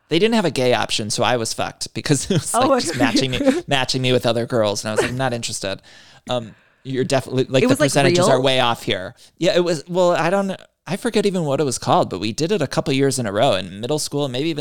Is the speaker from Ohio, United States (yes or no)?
yes; Ohio, United States; He's from Northeast Ohio, too. So I'm from Northeast Ohio.